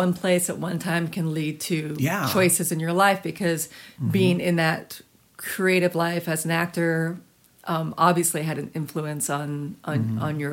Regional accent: Cocoa, Florida, United States; also born or lived in Orlando; I grew up in the Cocoa area.

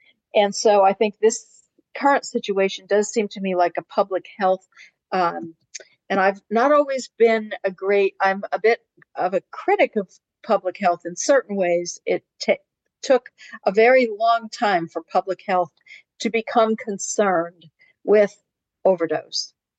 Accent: Philadelphia, Pennsylvania, United States; I grew up in Philadelphia and we had little poison control stickers all over the place.

